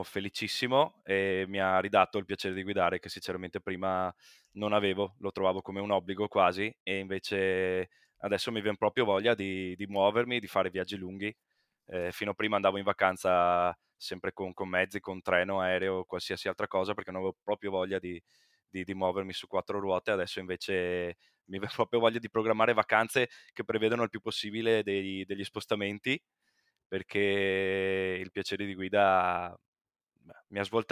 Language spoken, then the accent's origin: Italian; Veneto, Italy; io vengo dalla provincia di Treviso